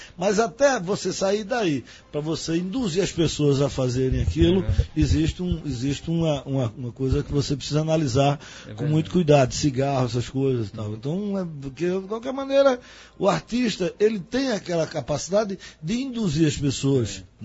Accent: Afogados da Ingazeira, Pernambuco, Brazil; also born or lived in Guaraci; eu sou do Pajeú, nasci em Guaraci, mas eu sou de Afogado, dependendo do momento.

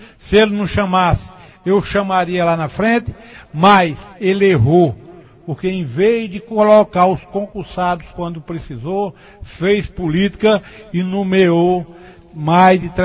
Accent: São José do Egito, Pernambuco, Brazil; Bom dia, ouvintes da Pajéu. E bom dia, ouvintes de minha terra, São José do Egito.

